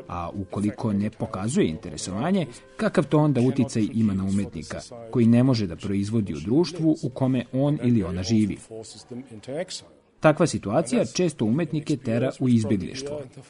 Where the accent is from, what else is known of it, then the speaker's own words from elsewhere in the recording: Germany; Serbian is a second language; Budući da ja dolazim iz Nemačke, mi smo imali nacističko iskustvo